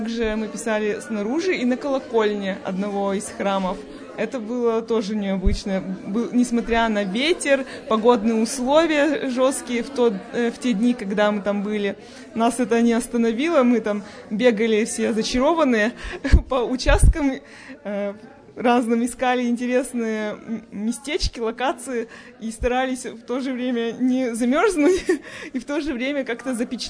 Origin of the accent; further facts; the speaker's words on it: Yekaterinburg, Sverdlovsk Oblast, Russia; я из Екатеринбурга, как и все наше сообщество.